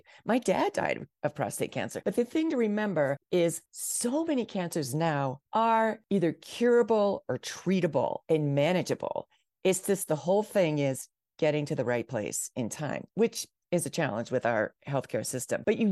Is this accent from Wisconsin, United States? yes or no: yes; Wisconsin, United States; I'm from Wisconsin, and we're raised to, you know, you're not supposed to praise, be the center of attention.